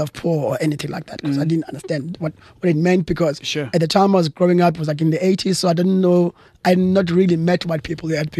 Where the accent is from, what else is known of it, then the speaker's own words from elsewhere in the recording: Cape Town, Western Cape, South Africa; I grew up in Cape Town.